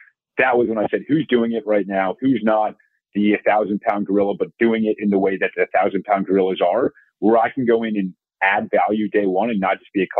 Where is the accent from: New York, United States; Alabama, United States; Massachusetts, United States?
Massachusetts, United States; Boston; also born or lived in North Carolina; So I grew up in Boston. I went to school down in North Carolina. And then, you know, I grew up in a quasi real estate family. So, you know, my family owned a few buildings throughout the Boston metro.